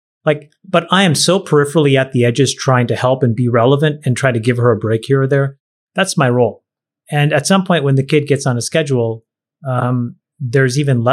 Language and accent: English; Canada; As you guys know, I'm from Canada.